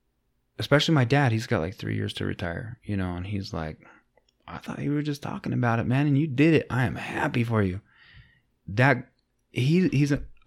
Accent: Utah, United States; also born or lived in Montana; I mean, I was born in Montana, but like I didn't, only the first year of my life. So it's not like I remember that shit. So yeah, I was raised in Utah.

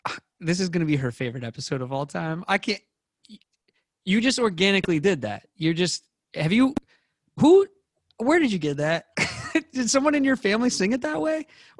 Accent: Seattle, Washington, United States; Takes me back to my days of growing up in Seattle.

